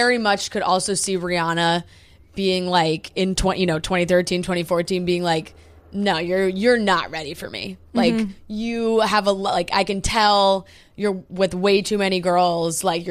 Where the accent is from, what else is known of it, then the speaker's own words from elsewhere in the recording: England, United Kingdom; oh God, we're English.